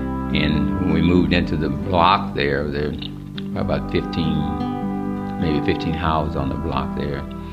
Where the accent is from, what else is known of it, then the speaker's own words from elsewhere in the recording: Nebraska, United States; I was a visitor, so they let me teach. I was from Nebraska, so.